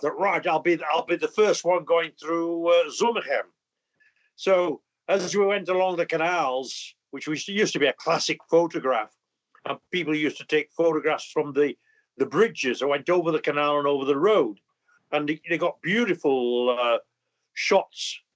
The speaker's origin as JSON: {"language": "English", "region": "Yorkshire and the Humber", "country": "United Kingdom", "said": "Also, being a Yorkshireman, I'd got an ulterior motive."}